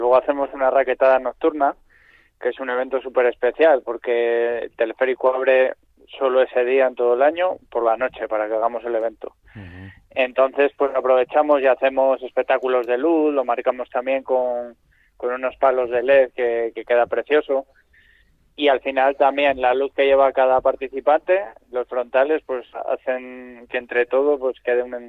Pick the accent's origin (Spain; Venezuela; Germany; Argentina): Spain; Espinama, Cantabria; born there; Yo nací en Espinama, que es un pueblo que está 3 kilómetros antes de Fuente D.